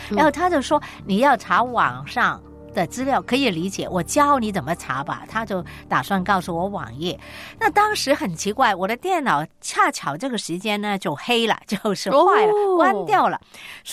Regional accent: Guangdong, China; 所以这是我们广东人说是贼喊抓贼

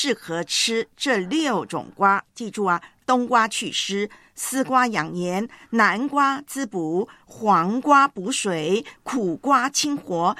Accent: Taiwan; 在我的老家台湾啊，我们就是以前呢生活条件不是那么好

